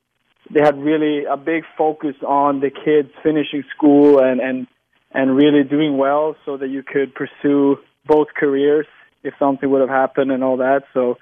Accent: Sweden; English is a second language; growing up in Sweden, like I said, I've been taught from a very young age to defend, play as a unit, also playing in a good level.

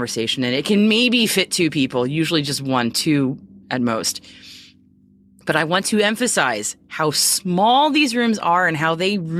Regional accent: United States; accent: American; They hear my American accent.

